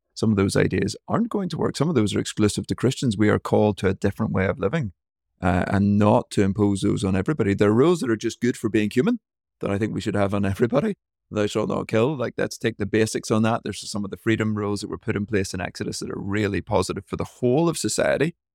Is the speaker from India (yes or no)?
no; Ireland; as soon as I say I'm from Ireland, and nearly always say that I'm Irish when I'm traveling